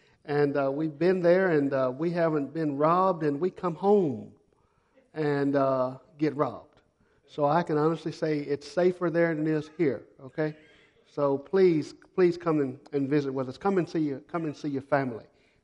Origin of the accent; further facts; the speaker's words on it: United States; now in Guatemala; when people ask me where I'm from, I tell them, I'm from Guatemala, but I'm from the States. I got a blue passport.